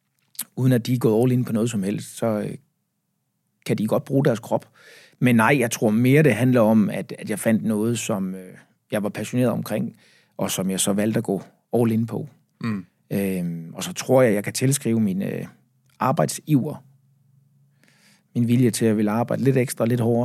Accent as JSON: {"language": "Danish", "region": "Zealand", "country": "Denmark", "said": "og så vendt retur her for ikke så lang tid siden, føles det som om i hvert fald, og bor hjemme, hvor jeg kommer fra, på Falster."}